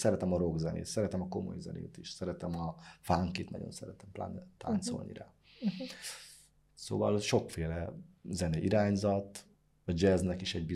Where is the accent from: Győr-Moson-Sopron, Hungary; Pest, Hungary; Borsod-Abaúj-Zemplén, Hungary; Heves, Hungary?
Borsod-Abaúj-Zemplén, Hungary; Tarcal; egy barátom ott a szülőfalumban, Tarcalon, aki ott a faludiszkót tartotta.